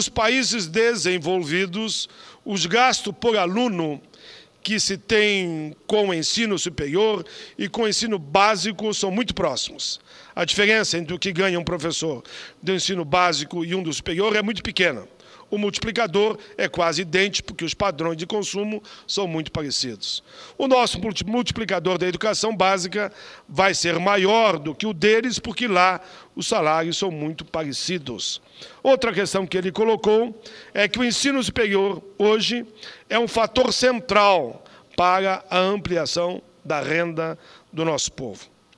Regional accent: Rio Grande do Sul, Brazil; senador Pimentel, que o meu estado, o Rio Grande do Sul

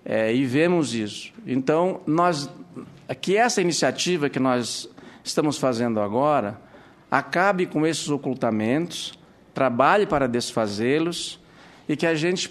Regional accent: Santa Catarina, Brazil; born there; also born or lived in Rio Grande do Sul / Paraná; Eu sou do Brasil Meridional, sou catarinense de nascimento, vivi muitos anos no Rio Grande do Sul, no Paraná

